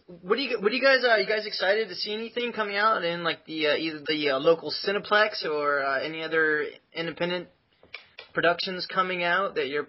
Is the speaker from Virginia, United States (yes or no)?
no; San Diego, California, United States; I was born and raised in San Diego, and I'm a lifelong San Diego Padres and Chargers fan, so I say fuck L.A.